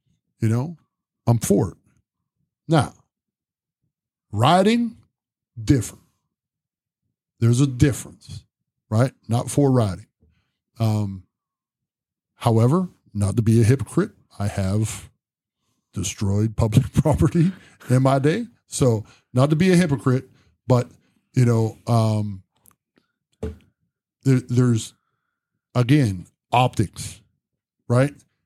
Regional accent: United States; I tell people, I am unapologetically American.

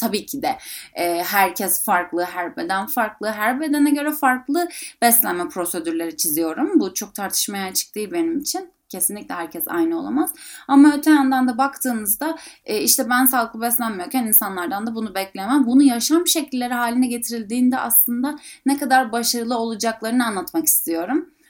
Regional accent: Bodrum, Muğla, Turkey; Mesela ben Bodrum'da büyüdüm ve büyüdüğümüz zaman bahçemizde mandalina ağaçları vardı.

